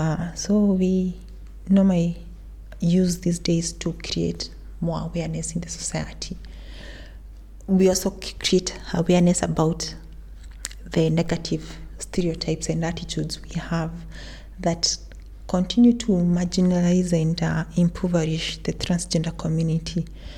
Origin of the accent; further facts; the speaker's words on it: Kenya; I'm Kenyan.